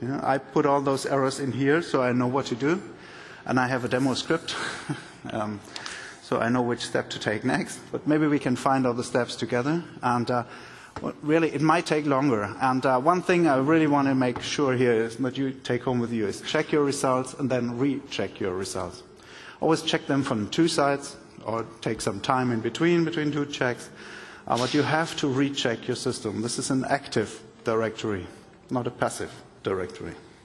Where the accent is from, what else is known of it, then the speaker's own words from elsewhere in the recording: Germany; English is a second language; currently I'm working for a Technidata IT service, which is in Karlsruhe in Germany, so excuse my accent.